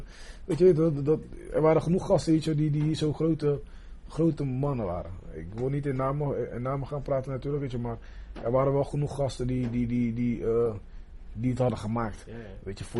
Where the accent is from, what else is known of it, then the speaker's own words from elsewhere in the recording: Rotterdam, South Holland, Netherlands; We komen uit Katerdrecht. Katerdrecht was vroeger... de Kaap noemen ze het omdat het de Kaap de Goede Hoop werd genoemd, weet je.